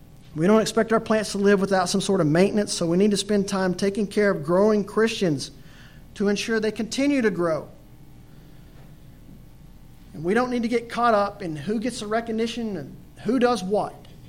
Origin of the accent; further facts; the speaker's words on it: Texas, United States; I remember growing up in West Texas, it's cotton farming.